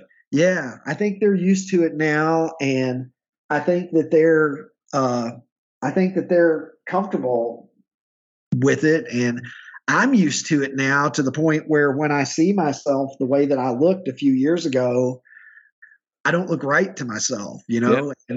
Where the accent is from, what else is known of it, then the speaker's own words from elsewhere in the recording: Kentucky, United States; And I was from Kentucky, so we're just fucking lucky that I wasn't wearing a coonskin cap and overalls and shit.